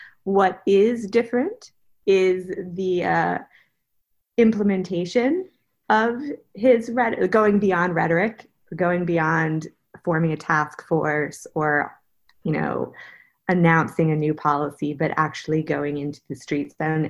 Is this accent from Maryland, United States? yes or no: yes; Baltimore, Maryland, United States; I grew up in Baltimore, a city that has its own history and would fall within this category as well.